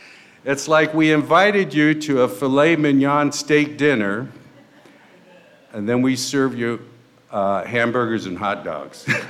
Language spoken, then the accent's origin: English; San Jose, California, United States; also born or lived in Fresno; And I was born in Fresno, but my dad was a chronic alcoholic, and he was run out of town, and we ended up in San Jose, California, and that's where I grew up, in San Jose.